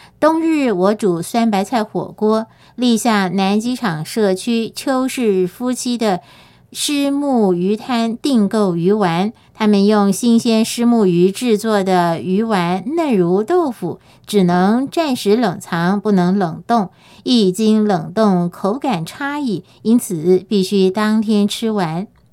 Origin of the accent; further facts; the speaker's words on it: Kaohsiung, Taiwan; born there; 这一带是我出生的地方，